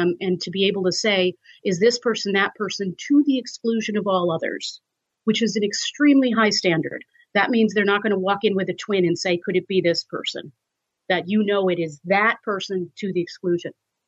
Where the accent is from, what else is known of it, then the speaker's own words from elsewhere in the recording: New York City, New York, United States; I'm from New York. My family's in New York.